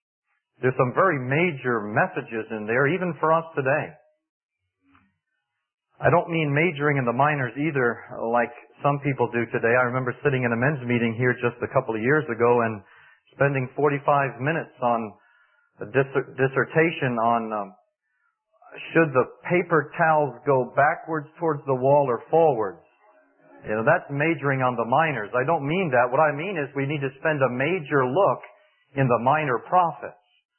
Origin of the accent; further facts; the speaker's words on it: New York, United States; moved away; actually I'm not from Virginia. I've just been there for 4 years. We're originally from New York, Long Island.